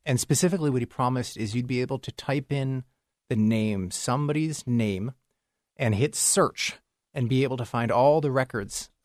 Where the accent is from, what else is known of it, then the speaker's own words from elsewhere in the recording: Charlottesville, Virginia, United States; I'm from Charlottesville.